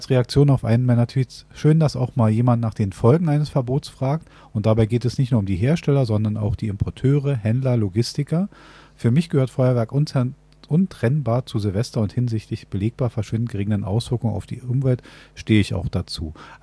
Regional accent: Berlin, Germany; wir leben in einer Großstadt, also wir als Berliner

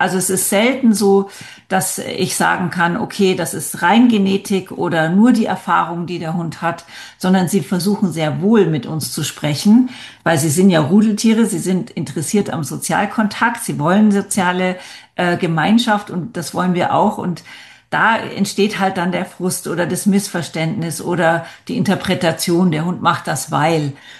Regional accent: Kenya; ich selber bin aufgewachsen in Kenia. Das ist Ostafrika.

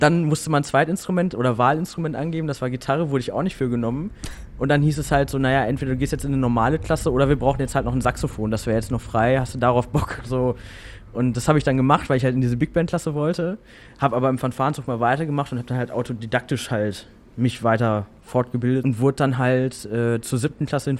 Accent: Hamm, North Rhine-Westphalia, Germany; Nee, ich komme aus Hamm.

